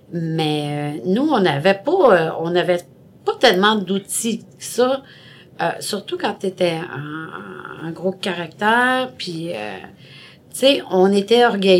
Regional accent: Montreal, Quebec, Canada; born there; Moi, je suis née à Montréal.

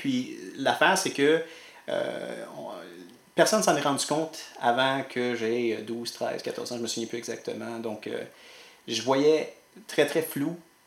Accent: Dorval, Quebec, Canada; also born or lived in Lachine; Dans le fond, j'ai demeuré bonne partie de mon enfance à Dorval, en fait. Mais l'hôpital qu'on avait été, que je suis né, c'est à celle de la Chine.

